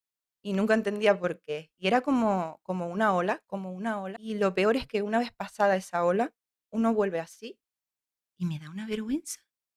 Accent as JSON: {"language": "Spanish", "region": "Canary Islands", "country": "Spain", "tie": "born there", "said": "yo vengo de una familia realmente residente extranjera. Ellos se vinieron, mis padres se vinieron, si no me equivoco, en el 92 o así. Yo nací un par de años después aquí en Tenerife."}